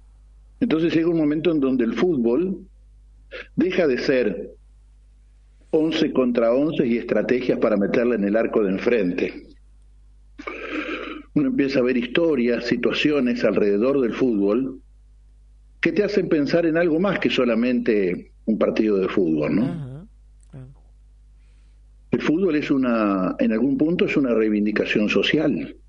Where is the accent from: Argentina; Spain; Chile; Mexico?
Argentina; los argentinos somos colombianos con camiseta argentina